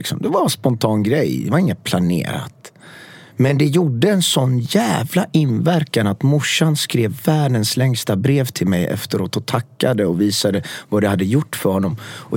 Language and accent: Swedish; Frölunda, Västra Götaland County, Sweden; Och idag kramar jag dem med massa kärlek. Jag växte upp i Frölunda.